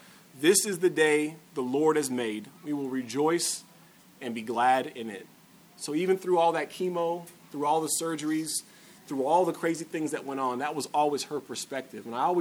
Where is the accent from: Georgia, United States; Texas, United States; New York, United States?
Texas, United States; I was raised in South Central Texas, military family, Church of Christ.